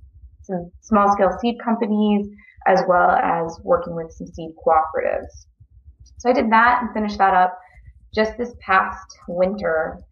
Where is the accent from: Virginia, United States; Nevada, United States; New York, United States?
Virginia, United States; moved away as an adult; I've been in Montana about 6 years now, but I hail from the DC area. I grew up in Virginia mostly. And I came out here right after finishing undergrad.